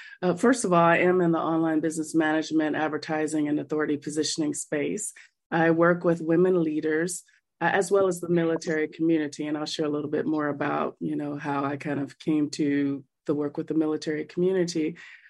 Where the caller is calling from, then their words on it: Crystal City, Virginia, United States; I am in Crystal City, Virginia, right outside of Washington, D.C.